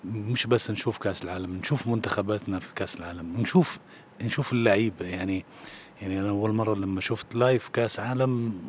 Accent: Amman, Amman Governorate, Jordan; أنا من عمان، من نفس عمان.

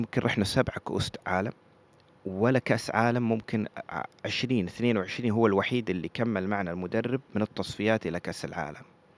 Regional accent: Saudi Arabia; احنا بالنسبة لنا كسعوديين ذاكرتنا محتفظة بذاكرة جيدة لجيل 94.

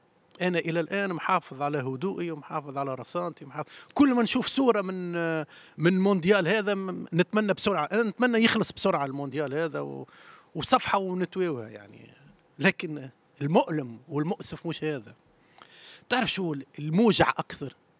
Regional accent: Tunisia; وبركان هذا نشترك فيه احنا التوانسة الكل. يعني انا لما تونسي يسمعني نقول الكلام هذا يعرف انا شو قاعد نحس

